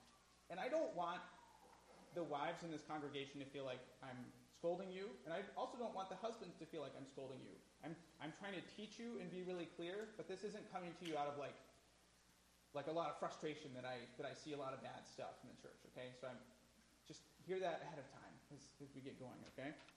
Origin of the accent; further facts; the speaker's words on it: United States; And if there's one thing I've learned about Americans in all of my life as an American, it's that we don't like authority.